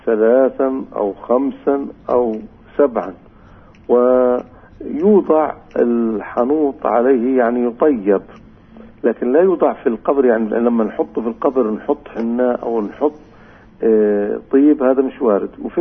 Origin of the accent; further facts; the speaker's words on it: West Bank, Palestine; أنا حكولي بعض الناس عندنا في الضفة الغربية